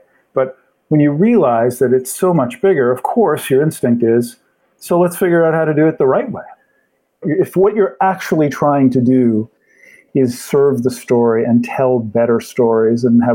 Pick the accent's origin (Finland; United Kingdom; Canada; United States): Canada; Halifax, Nova Scotia; Halifax, which is my hometown, Halifax, Nova Scotia